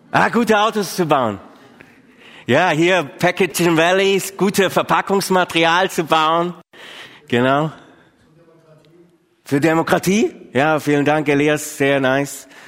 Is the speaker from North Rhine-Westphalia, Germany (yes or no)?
no; Sontheim an der Brenz, Baden-Württemberg, Germany; Ich bin in Sontheim-Brenz aufgewachsen, im Kreis Heidenheim.